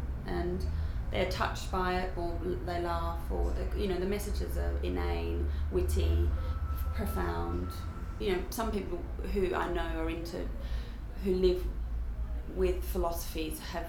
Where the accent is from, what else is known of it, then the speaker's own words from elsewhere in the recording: Australia; now in London, United Kingdom; I'm 38, and I'm Australian, but I live in London.